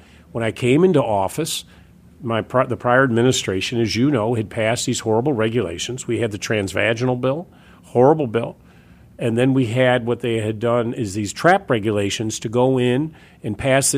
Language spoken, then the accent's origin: English; United States; I will work with him on health care, on infrastructure, because I am an American.